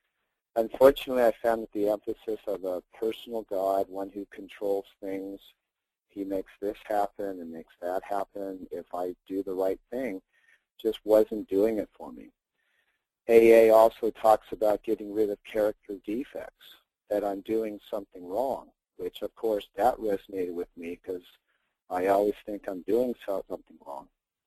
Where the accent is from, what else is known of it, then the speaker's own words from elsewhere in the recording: California, United States; I'm 54 years old, and I'm from the San Francisco Bay Area.